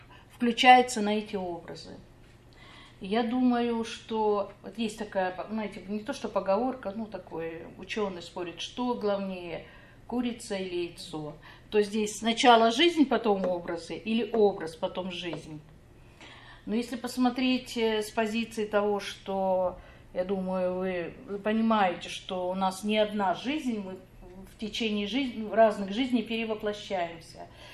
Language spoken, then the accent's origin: Russian; Siberia, Russia; now in Saint Petersburg, Russia; Я в Санкт-Петербурге не родилась, я тоже приехала. Я приехала из Сибири.